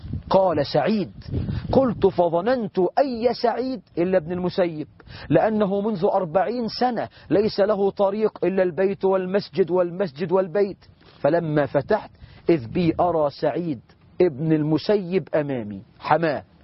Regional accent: Egypt; عندنا في مصر 12 مليون بنت عانس

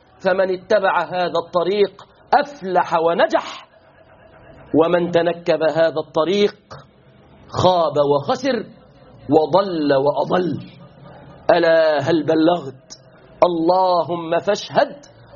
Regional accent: Egypt; بلادنا مصر

